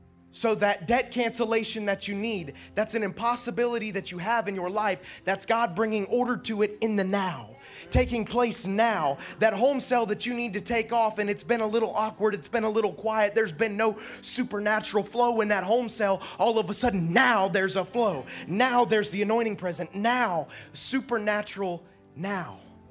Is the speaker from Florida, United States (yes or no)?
yes; Okeechobee, Florida, United States; I come from Okeechobee, where we do, you know, redneck things, and we hunt things, and we, you know, it's just part of how I grew up, right?